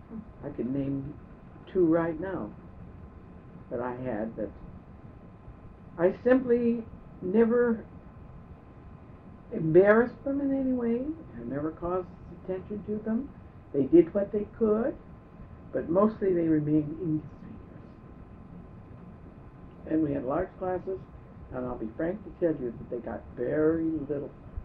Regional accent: Rocky Mountains, United States; I came here from the Rocky Mountain area, which is really quite provincial and bigoted.

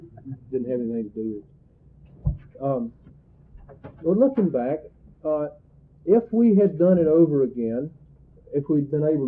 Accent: North Carolina, United States; I grew up in North Carolina

